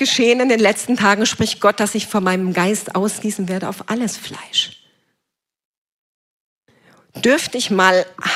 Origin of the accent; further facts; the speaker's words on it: Kassel, Hesse, Germany; ich komme aus Kassel